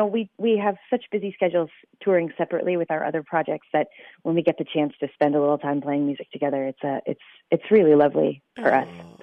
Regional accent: Seattle, Washington, United States; also born or lived in New York; now in Portland, United States; I grew up in Seattle, Washington, and then moved over to New York after graduate school, and then moved back to Seattle, where I ended up in Portland, Oregon.

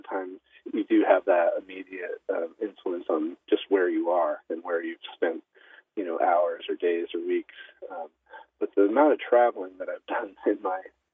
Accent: Northeast, United States; I grew up in the Northeast, and so it's been a really good adventurous summer for me.

